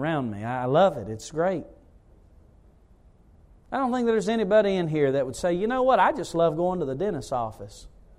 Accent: North Carolina, United States; I am from North Carolina, but I am smart too.

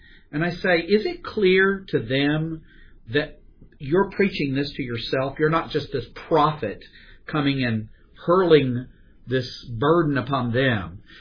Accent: the South, United States; I'm a Southerner, I'll put it this way.

